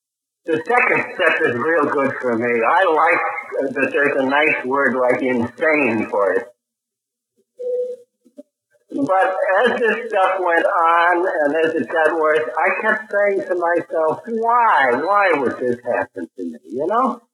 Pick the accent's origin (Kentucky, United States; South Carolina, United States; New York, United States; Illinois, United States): New York, United States; Chappaqua; I'm an alcoholic from Chappaqua, New York.